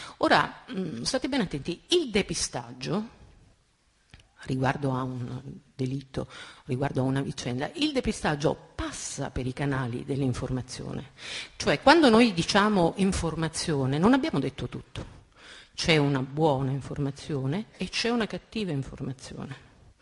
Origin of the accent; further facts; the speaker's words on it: Sicily, Italy; moved away as an adult; come vi ha detto Vitolo Monaco, sono siciliano, ho lavorato a lungo qui all'Ora di Palermo, sono andata via subito dopo il maxi processo, nel 87.